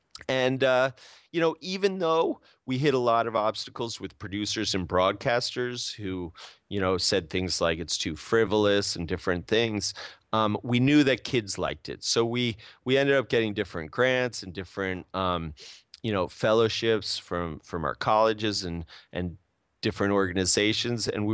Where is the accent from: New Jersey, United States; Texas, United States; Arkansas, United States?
New Jersey, United States; And, you know, we grew up in New Jersey.